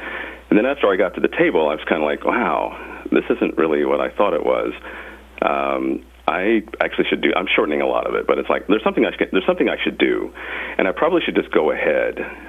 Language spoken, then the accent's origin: English; Oklahoma, United States; Well, I'm originally from Oklahoma, graduate of Oklahoma State University, and I started out at station KOSU.